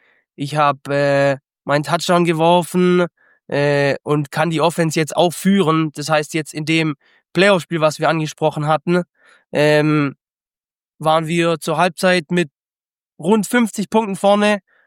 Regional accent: Germany; Aber ich komme aus Deutschland.

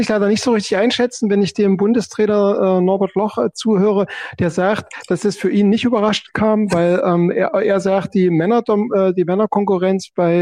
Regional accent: East Germany, Germany; ich als Ossi, ne, mit verbunden mit Oberhof

